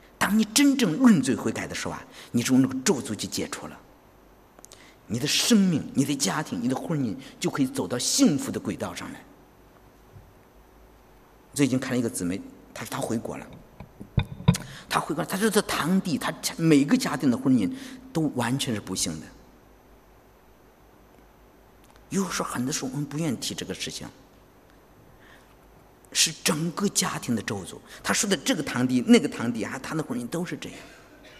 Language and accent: Chinese; China; 为什么我们从中国来啊？